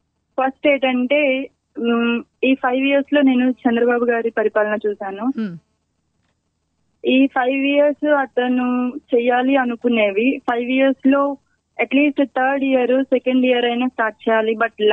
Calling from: Visakhapatnam, Andhra Pradesh, India; నేను విశాఖపట్నం నుంచి కాల్ చేస్తున్నాను.

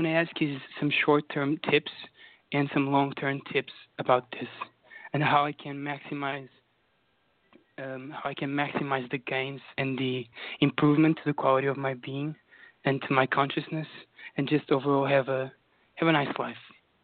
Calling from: London, United Kingdom; I'm calling from London in the UK.

